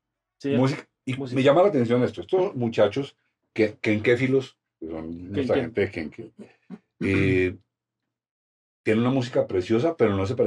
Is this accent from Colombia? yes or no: yes; Bogotá, Colombia; Y pues yo soy rebogotano, de hecho... Toda mi adolescencia transité por San Victorino porque ahí tenía que coger el bus para irme para mi casa. Yo vivía en el barrio La María